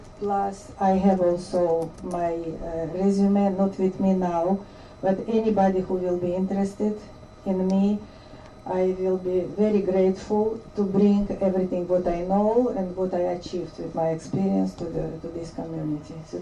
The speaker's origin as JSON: {"language": "English", "country": "Russia", "also_born_or_lived": "Connecticut", "second_language": "English", "moved": "as an adult", "lives_now": "United States", "said": "educated, from my former country is Russia. But I live in the United States already more than 24 years."}